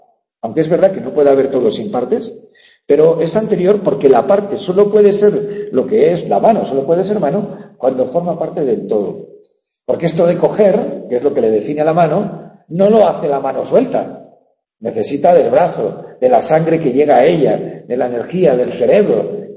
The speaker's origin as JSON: {"language": "Spanish", "town": "Pamplona", "region": "Navarre", "country": "Spain", "moved": "as an adult", "lives_now": "Madrid, Spain", "said": "yo soy de Pamplona, yo en los años 80 vine a Madrid"}